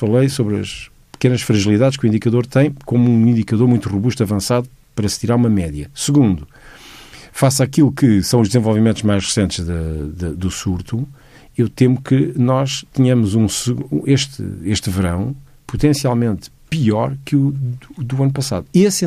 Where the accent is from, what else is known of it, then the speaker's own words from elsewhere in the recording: Lisbon, Portugal; born there; sou a primeira geração de Lisboa. No entanto, eu sinto que, apesar de ter nascido em Lisboa e me sentir como lisboeta, eu sinto que uma boa parte de mim está sediada ali na zona de Torres Novas, que é a origem dos meus pais.